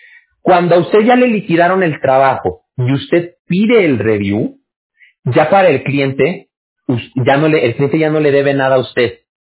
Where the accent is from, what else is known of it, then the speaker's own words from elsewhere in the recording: Mexico; yo que soy de México